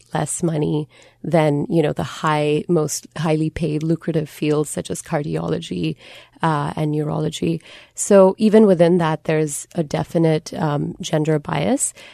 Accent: Singapore; I grew up in Singapore. I was good at maths and told that I wasn't.

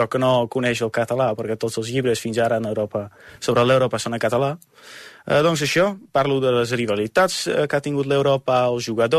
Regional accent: Groningen, Netherlands; Catalan is a second language; moved away as an adult; now in Barcelona, Spain; Jo sóc de Groningen, d'una ciutat al nord dels Països Baixos.

